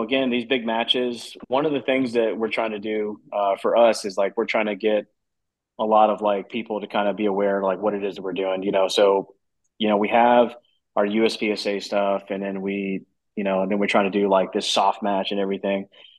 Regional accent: Trinidad & Tobago; I'm from Trinidad originally.

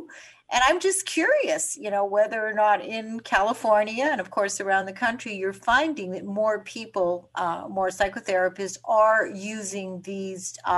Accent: Canada; now in New York, United States; I'm Canadian, living in New York, of course, right now.

